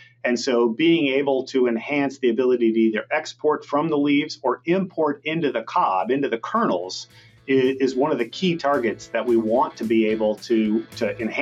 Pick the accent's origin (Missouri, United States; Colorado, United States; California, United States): California, United States; Los Angeles; I grew up in Los Angeles in a very urban area with almost no exposure to agriculture